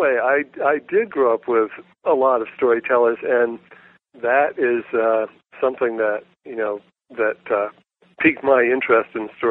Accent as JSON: {"language": "English", "town": "Woodstock", "region": "Vermont", "country": "United States", "tie": "born or raised there", "said": "I grew up near Woodstock, Vermont, near a little village called Tassville, where there's a covered bridge."}